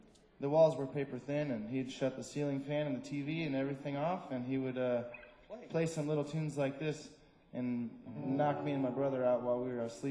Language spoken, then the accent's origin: English; Ionia, Michigan, United States; I grew up in Ionia, and over in Muir